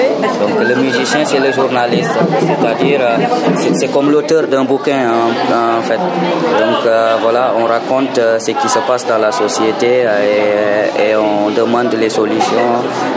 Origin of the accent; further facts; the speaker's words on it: Dakar, Senegal; born there; Moi je suis sénégalais, je suis un peu du Sénégal. Je suis né à Dakar et mes grands-parents ils viennent de la région du fleuve.